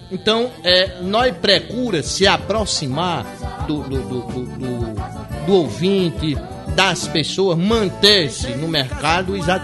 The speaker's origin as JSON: {"language": "Portuguese", "region": "Northeast Region", "country": "Brazil", "said": "Afinal de contas, como nordestino, nós temos que ter muito orgulho da nossa musicalidade"}